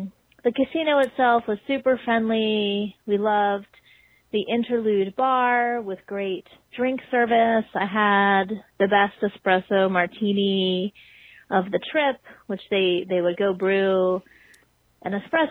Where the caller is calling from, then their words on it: Pennsylvania, United States; I'm calling from Pennsylvania with a review of the Cromwell.